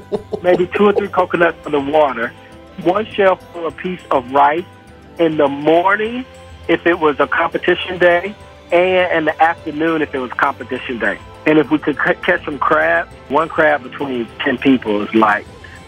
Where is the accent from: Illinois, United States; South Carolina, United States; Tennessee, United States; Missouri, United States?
South Carolina, United States; I'm from South Carolina.